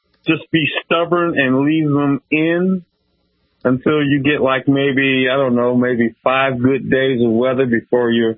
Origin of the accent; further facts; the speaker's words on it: Detroit, Michigan, United States; you're probably not surprised since I'm from Detroit.